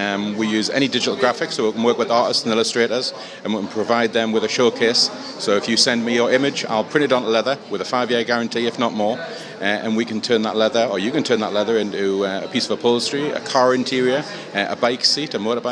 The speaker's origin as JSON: {"language": "English", "country": "United Kingdom", "said": "I'm very proud of being British."}